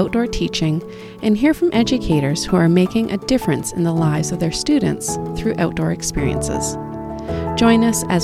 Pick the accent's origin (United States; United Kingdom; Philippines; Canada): Canada; Richmond, British Columbia; I grew up in Richmond, British Columbia, Canada, with my parents, older brother, and younger sister.